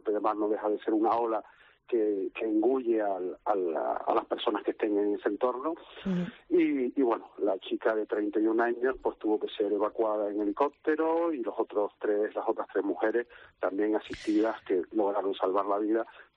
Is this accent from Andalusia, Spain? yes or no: no; Gáldar, Canary Islands, Spain; Yo soy de Galdar, conozco la costa, desde niño o niña me estoy bañando ahí